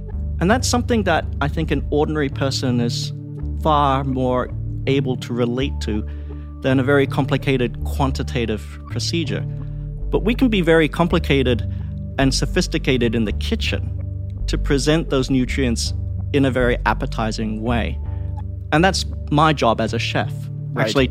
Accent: Perth, Western Australia, Australia; moved away as an adult; now in United States; So they immigrated to Perth, Australia, and I grew up in Australia.

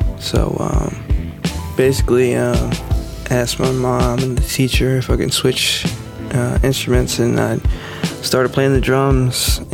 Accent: Washington, New Jersey, United States; I hail from Jersey, and Washington, New Jersey, to be specific, you know.

